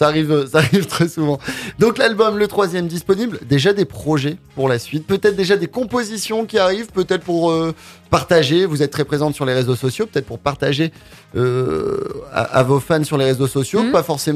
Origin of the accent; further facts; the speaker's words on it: Hauts-de-France, France; also born or lived in Belgium; je suis franco-belge, ça veut dire que je suis du Nord et de la Belgique.